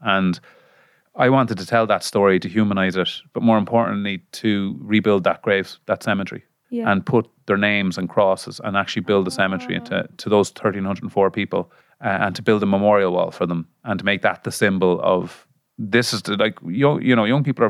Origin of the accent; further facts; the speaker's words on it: Mullingar, Leinster, Ireland; I grew up in Mullingar